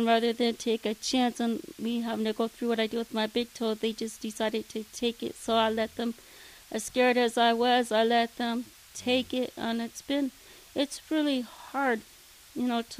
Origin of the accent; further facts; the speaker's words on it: Walla Walla, Washington, United States; now in Fresno, United States; Walla Walla, Washington. I was born and partially raised there.